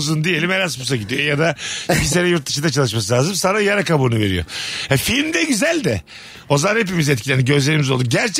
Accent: Bursa, Turkey; Ama biz zaten Bursa'da büyüdük yani.

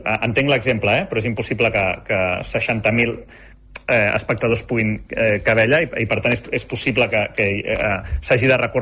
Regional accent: Badalona, Catalonia, Spain; Res, dir-vos com a badaloní, que abans us escoltava, que Badalona és una ciutat fantàstica, acollidora

